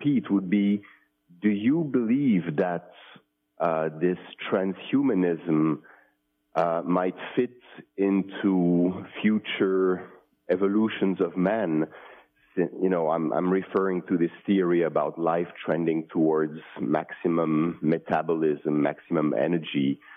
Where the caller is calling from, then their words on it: Finland; English is a second language; I'm calling from Finland.